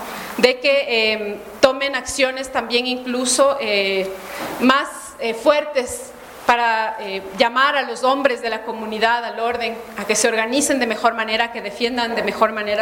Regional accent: Ecuador; que no nos benefician a nosotros tampoco como ecuatorianos.

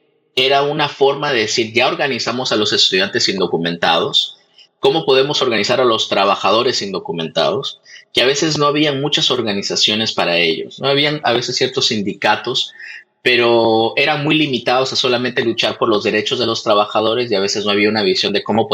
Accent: Peru; nosotros somos de Perú

